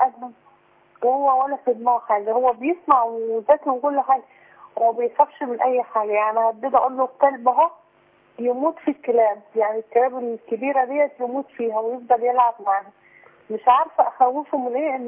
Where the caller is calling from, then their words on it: Port Said, Port Said Governorate, Egypt; من بورسعيد.